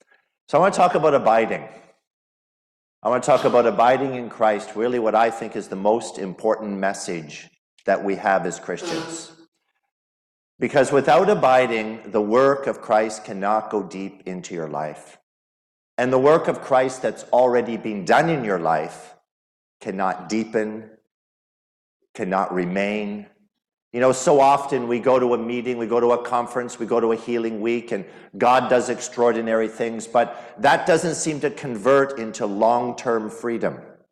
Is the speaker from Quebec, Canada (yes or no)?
no; Brampton, Ontario, Canada; I'm from Brampton in near Toronto, Canada.